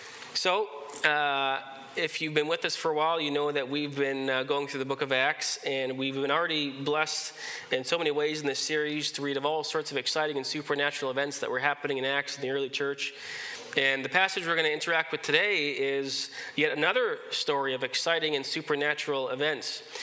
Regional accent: Canada; Now, as a Canadian, how many here are Canadians?

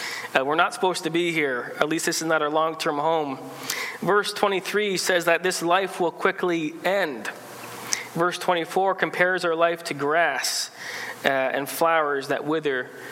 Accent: Ontario, Canada; now in British Columbia, Canada; I come from Ontario. In Ontario, we do things a little differently than in BC in some ways.

